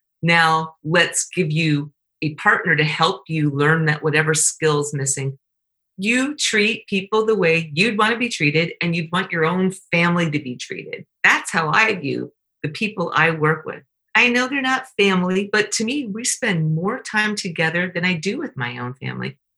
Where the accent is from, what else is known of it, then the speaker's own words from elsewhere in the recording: Canada; I'm Canadian.